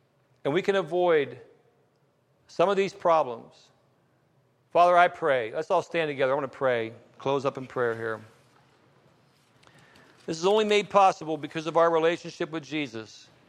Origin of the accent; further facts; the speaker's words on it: East Liverpool, Ohio, United States; I came from East Liverpool. I can barely speak English.